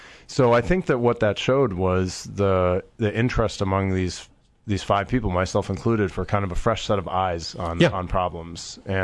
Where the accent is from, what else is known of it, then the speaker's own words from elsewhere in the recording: Virginia, United States; Well, I grew up in Arlington County.